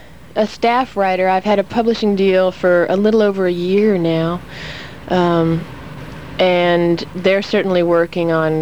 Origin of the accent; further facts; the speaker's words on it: Los Angeles, California, United States; also born or lived in New York; now in Nashville, United States; But also, I'd lived in Los Angeles. You know, I grew up there. Actually, I was born in New York, and I'd visited there since.